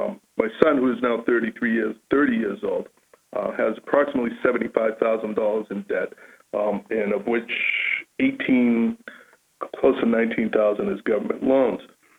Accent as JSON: {"language": "English", "town": "Nashua", "region": "New Hampshire", "country": "United States", "tie": "born or raised there", "said": "I'm a New Hampshire native, born and brought up in Nashua, New Hampshire."}